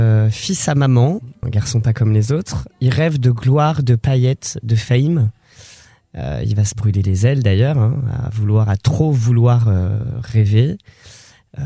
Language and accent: French; Poitiers, Nouvelle-Aquitaine, France; Et moi, je suis de Poitiers, donc je venais régulièrement dans le coin quand j'étais plus jeune.